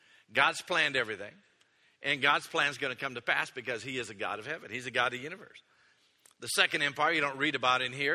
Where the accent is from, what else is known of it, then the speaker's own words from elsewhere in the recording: Austin, Texas, United States; Now, I'm from Austin, so I had to make sure people realized that he ate grass, didn't smoke it.